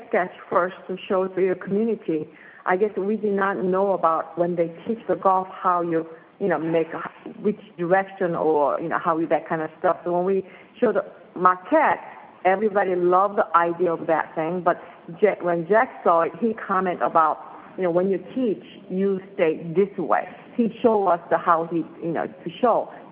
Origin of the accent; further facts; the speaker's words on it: Seoul, South Korea; English is a second language; moved away as an adult; now in United States; I came from Seoul, South Korea, 1982. Came to a School of the Art Institute of Chicago as a foreign student.